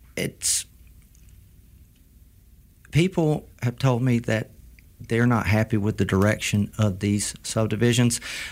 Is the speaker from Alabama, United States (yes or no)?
yes; Alabama, United States; I grew up in Escambia County, Alabama, between a town of called Flomington and Bruton in McCall community.